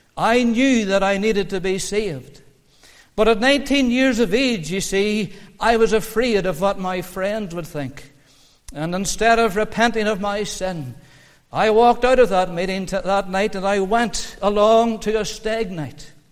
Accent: Moneymore, Northern Ireland, United Kingdom; that I was born and reared in Moneymore. And Moneymore is a wee village between Markgraaf Felt and Cookstown.

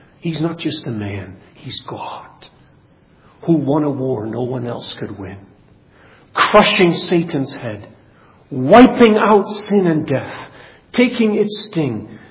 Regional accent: Grand Rapids, Michigan, United States; I remember growing up in Grand Rapids, they always had a fantastic performance of this.

